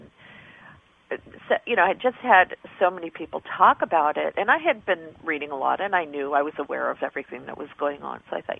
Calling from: San Diego, California, United States; I am in San Diego, California.

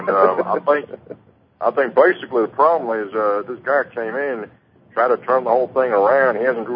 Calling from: San Jose, California, United States; I'm calling from San Jose, California.

